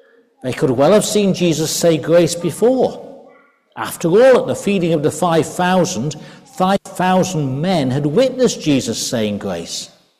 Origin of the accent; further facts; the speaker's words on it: Doncaster, Yorkshire and the Humber, United Kingdom; I was brought up in Doncaster.